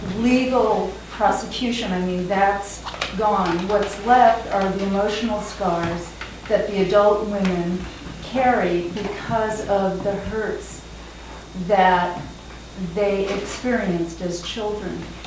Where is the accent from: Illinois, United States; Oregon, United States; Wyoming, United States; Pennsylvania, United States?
Oregon, United States; Eugene; I'm from Eugene, Oregon, and I'm a psychotherapist there